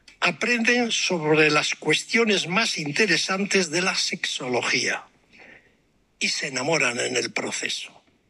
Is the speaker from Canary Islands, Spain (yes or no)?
no; Bilbao, Basque Country, Spain; Bueno, de donde yo vengo, en concreto en Bilbao, lo pusieron en un cine no céntrico.